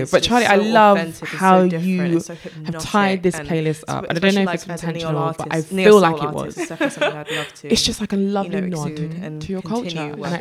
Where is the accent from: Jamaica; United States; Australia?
Jamaica; I'm Jamaican.